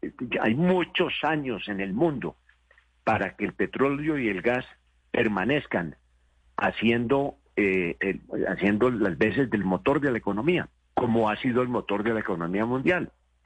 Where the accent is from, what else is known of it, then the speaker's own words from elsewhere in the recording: Colombia; esa es la hoja de ruta que uno esperaría como colombiano que se respete y se siga